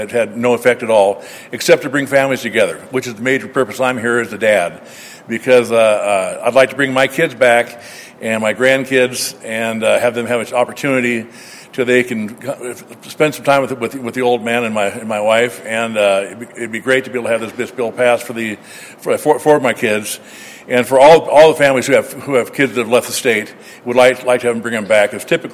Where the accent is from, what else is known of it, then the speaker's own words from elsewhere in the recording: Billings, Montana, United States; I'm from Billings, Montana.